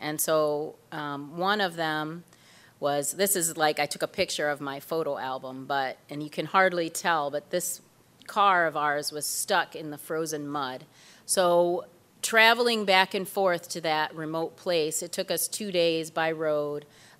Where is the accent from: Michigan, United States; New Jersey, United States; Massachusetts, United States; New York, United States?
Michigan, United States; Lansing; so I grew up in Lansing area and came to medical school at Wayne State